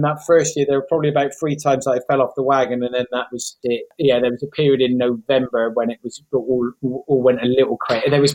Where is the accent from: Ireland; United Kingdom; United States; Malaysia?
United Kingdom; Gloucester, South West England; also born or lived in Wiltshire / Bristol; So I was born in Wiltshire, then for the first year I lived in Bristol, and then I moved to Gloucester when I was just before I was one. So I count myself as coming from Gloucester, because where I was born, I never lived.